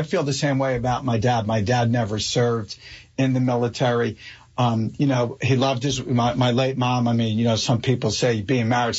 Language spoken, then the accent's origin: English; Springfield, United States; You know, we had a lot of carpet growing up in Springfield, a lot of shag carpet.